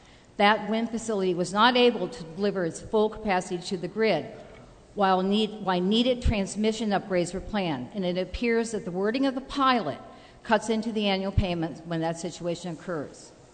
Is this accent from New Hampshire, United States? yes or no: yes; Antrim, New Hampshire, United States; Antrim, New Hampshire. And as you might know, a proposed 30-megawatt wind facility from my hometown was the first wind project denied by the New Hampshire Site Evaluation Committee.